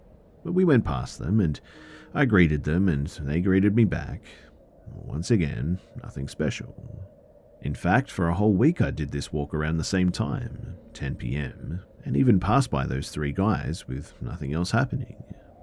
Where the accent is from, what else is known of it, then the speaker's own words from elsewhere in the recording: France; English is a second language; Please forgive me too if anything I said was spoken a little bit weird, as like I said, I am from France.